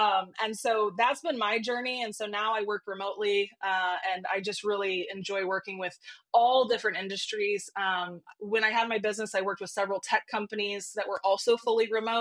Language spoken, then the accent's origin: English; Illinois, United States; moved away as an adult; now in Tennessee, United States; I live right now north of Nashville. I'm originally from Illinois. We moved here about 10 years ago. It's a lot warmer.